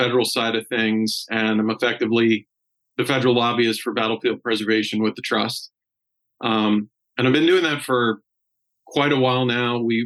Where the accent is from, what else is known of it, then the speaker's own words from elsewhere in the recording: Louisiana, United States; I'm originally from South Louisiana, LSU grad, went to University of Georgia for grad school